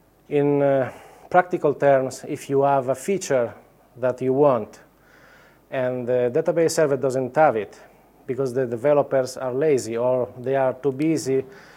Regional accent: Sardinia, Italy; English is a second language; also born or lived in Germany / United States / Fiji; now in Melbourne, Australia; So I came from Sardinia, Italy, to Germany, Orlando, Los Angeles, Fiji, Sydney, and Melbourne.

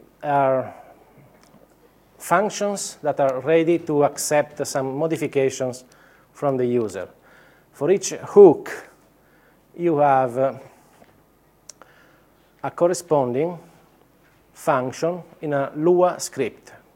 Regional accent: Sardinia, Italy; English is a second language; also born or lived in Germany / United States / Fiji; now in Melbourne, Australia; So I came from Sardinia, Italy, to Germany, Orlando, Los Angeles, Fiji, Sydney, and Melbourne.

